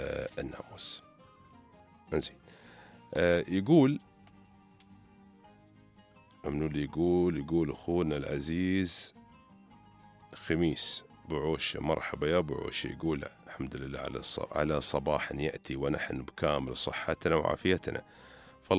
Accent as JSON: {"language": "Arabic", "region": "Dubai", "country": "United Arab Emirates", "said": "نتمنى المنظمة الصحية عندنا في دبي ودول الإمارات المزيد من الارتقاء"}